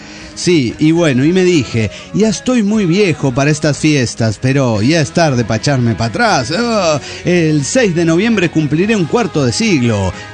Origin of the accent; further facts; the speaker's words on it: Chile; me decía que dicho contenido estaba bloqueado en mi país, Chile, por derechos de autor.